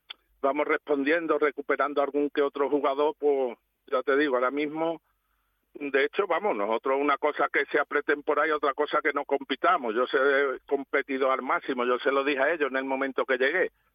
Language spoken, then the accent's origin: Spanish; Campillo, Spain; yo soy de Campillo, pero ya te digo que si he jugado y está ahí, somos pueblos vecinos